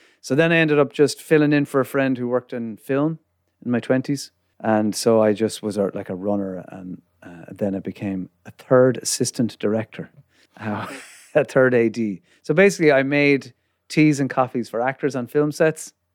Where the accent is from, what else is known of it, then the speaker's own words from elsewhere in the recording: Limerick, Munster, Ireland; I'm from Limerick, County Limerick. Not the sticks of Limerick, but about 5 miles outside the city centre. So countryside, though.